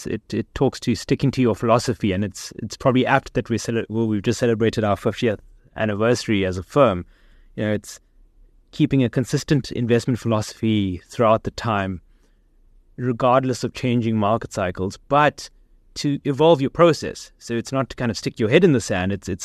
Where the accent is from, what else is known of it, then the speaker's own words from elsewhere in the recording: South Africa; It is always interesting to look at the major trends and think about what they might mean for us as South African investors.